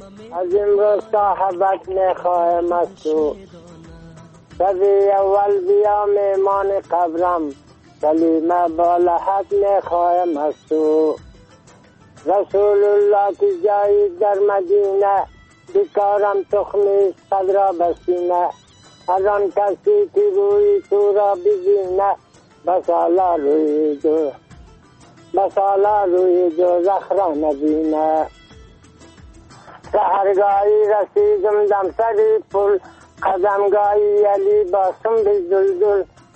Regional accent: Dasht-e Safid, Bamyan, Afghanistan; born or raised there

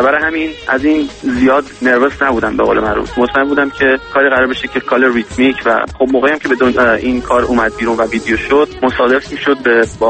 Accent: Sweden; also born or lived in Iran; من ایران خیلی وقت پیش بچگی که بودم زندگی کردم. من در سوئد به قول معروف بزرگ شدم، ولی خب ایران که بودم فکر کنم 13-14 سالم بود که خارج شدم و دیگه برنگشتم.

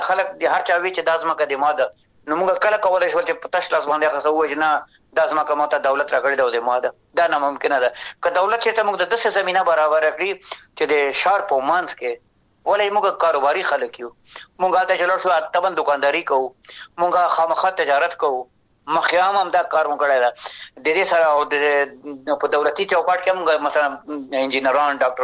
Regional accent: Afghanistan; زه افغان یم د افغانستان یم

